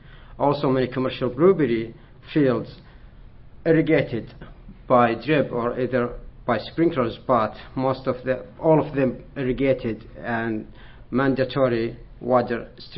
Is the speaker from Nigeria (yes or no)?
no; Saudi Arabia; I'm from Saudi Arabia, PhD candidate at Oregon State University